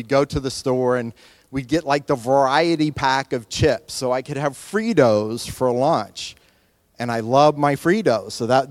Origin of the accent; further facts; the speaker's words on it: the South, United States; I'm from the South